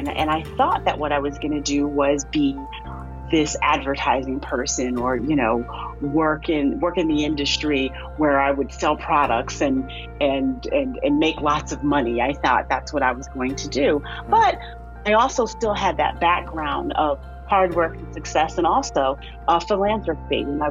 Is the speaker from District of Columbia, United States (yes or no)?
no; Flint, Michigan, United States; I'm a Midwesterner. I actually grew up in Flint, Michigan.